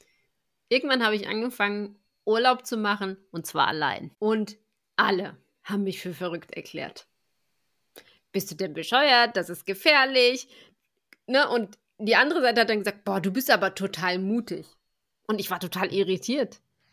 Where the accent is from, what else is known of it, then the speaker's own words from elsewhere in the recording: Germany; born there; also born or lived in Düsseldorf; now in Freiburg, Germany; Ich bin in diesem Land geboren.